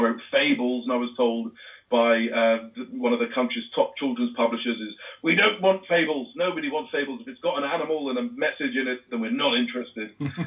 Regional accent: Ludlow, West Midlands, United Kingdom; I'm from Ludlow, which is about 10 miles from the Welsh border. It used to be the capital of Wales, in fact.

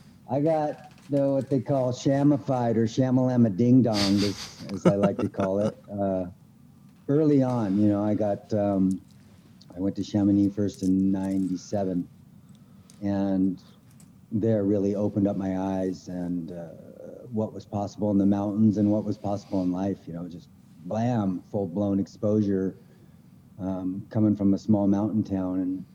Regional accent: Twisp, Washington, United States; I'm from Washington State. I'm up here in a place called Twisp, Washington.

